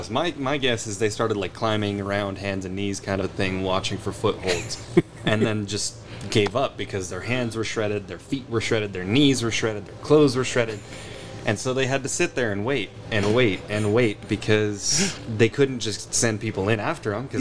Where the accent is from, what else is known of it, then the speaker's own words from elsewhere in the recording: Grants, New Mexico, United States; So I grew up in New Mexico. I've been here all 24 years. But I grew up originally in Grants, New Mexico. Small town.